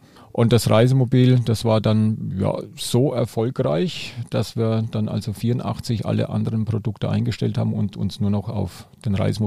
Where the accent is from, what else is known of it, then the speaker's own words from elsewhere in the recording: Würzburg, Bavaria, Germany; Nee, ich bin Unterfranke, ich bin aus Würzburg.